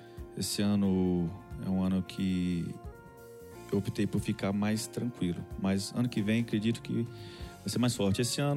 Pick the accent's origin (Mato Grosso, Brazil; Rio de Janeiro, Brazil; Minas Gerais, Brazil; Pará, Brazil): Minas Gerais, Brazil; Mas sou mineiro.